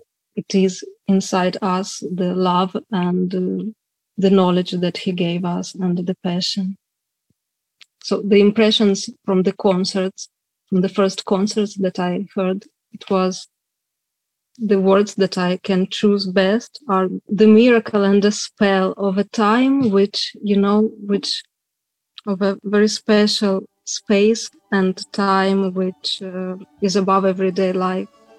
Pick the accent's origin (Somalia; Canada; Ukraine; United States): Ukraine; Donetsk, Donetsk Oblast; the war is there not since February, but since 2014, when Russia occupied my hometown, actually, Donetsk, and another city in the east of Ukraine, Luhansk, and Crimea as well.